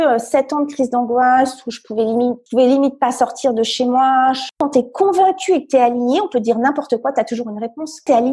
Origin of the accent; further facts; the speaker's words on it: Fontainebleau, Île-de-France, France; moi, je suis née à Fontainebleau. Donc, c'est à 60 km de Paris. C'est plutôt, dans des petits villages autour, c'est plutôt la campagne. J'ai hyper grandi. C'était à l'époque, hyper grandi, ça veut rien dire. J'ai grandi hyper tranquillement. C'est-à-dire que c'était plutôt les petits villages.